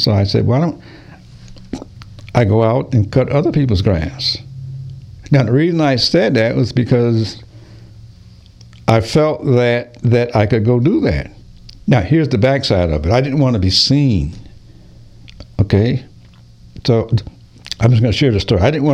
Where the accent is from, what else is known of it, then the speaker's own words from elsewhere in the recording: Massachusetts, United States; Now, for those of you not aware, I'm actually from Massachusetts, so we had snow up there. And so I did shovel snow as a teenager, and I made money.